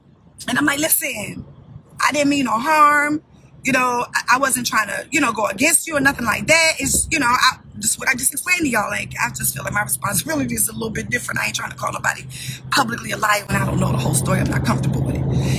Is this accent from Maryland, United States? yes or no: yes; Baltimore, Maryland, United States; First of all, I'm from Baltimore. We're not going to do that.